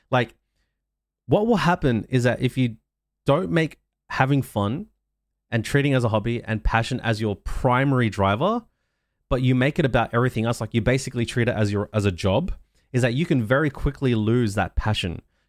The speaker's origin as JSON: {"language": "English", "town": "Melbourne", "region": "Victoria", "country": "Australia", "said": "I'm a guy from Melbourne, Australia, who did content creation for almost 7 years straight."}